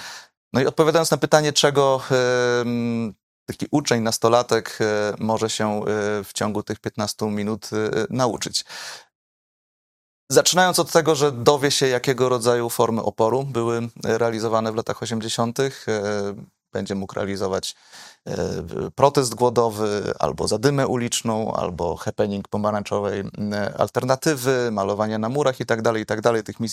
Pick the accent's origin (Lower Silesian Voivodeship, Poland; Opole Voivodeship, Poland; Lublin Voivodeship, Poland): Lower Silesian Voivodeship, Poland; Wrocław; jako rodowity wrocławianin temat opozycji antykomunistycznej lat 80. jest mi bardzo bliski.